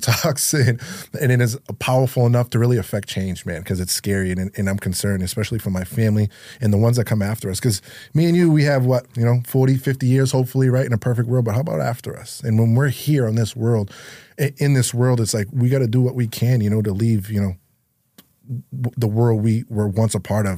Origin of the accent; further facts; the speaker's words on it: Lowell, Massachusetts, United States; So no, I was born and raised in Lowell, like, you know, we spoke about, but I was raised by my grandparents.